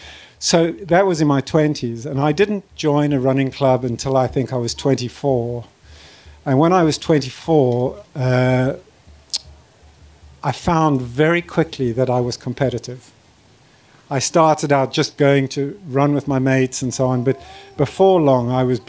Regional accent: South Africa; And I grew up in South Africa, and I was in a boarding school in the middle of nowhere in South Africa.

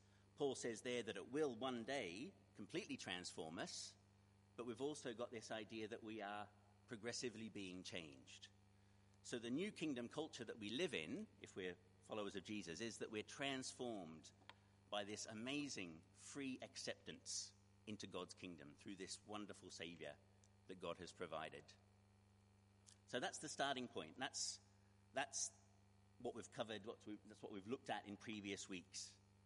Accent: Australia; moved away; Of course, I'm not from here originally. Been here 20 years, so this is my new home, but originally I grew up in Australia.

